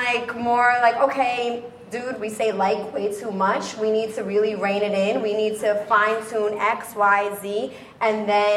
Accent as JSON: {"language": "English", "region": "New York", "country": "United States", "also_born_or_lived": "New Jersey", "said": "I'm Puerto Rican from New York, New Jersey."}